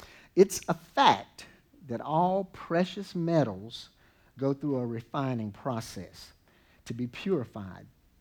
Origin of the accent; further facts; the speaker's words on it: Vass, North Carolina, United States; accent: southern; I grew up in a little town called Vass.